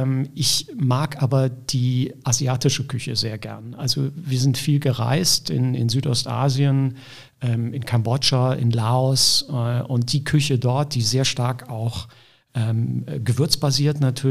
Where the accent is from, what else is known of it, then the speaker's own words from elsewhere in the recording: Hamm, North Rhine-Westphalia, Germany; now in Cologne, Germany; Ich bin gebürtiger Westfale. Ich komme aus Hamm, in der Nähe von Dortmund, Ruhrgebiet. Bin aber schon vor, ich weiß gar nicht mehr wie vielen Jahren, also ich glaube ungefähr vor 20 Jahren, nee, muss noch länger gewesen sein, also vor 25 Jahren eigentlich nach Köln gekommen